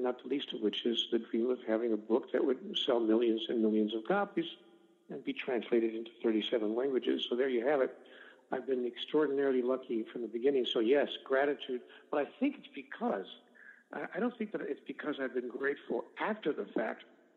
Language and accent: English; Milwaukee, Wisconsin, United States; Born and raised in Milwaukee on the south side at 29th and Mitchell, and went to South Division High School there.